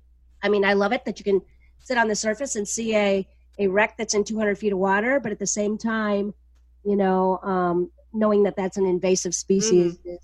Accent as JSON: {"language": "English", "region": "Wisconsin", "country": "United States", "tie": "born or raised there", "said": "I grew up in Wisconsin on Lake Michigan. And so we dive the shipwrecks of the Great Lakes."}